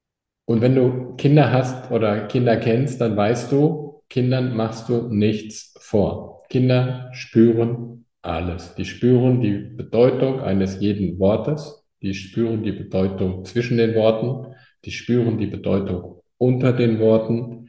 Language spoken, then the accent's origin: German; Eickelborn, North Rhine-Westphalia, Germany; Ich bin ja aufgewachsen in Eichelborn. Das ist eine kleine Gemeinde in Nordrhein-Westfalen.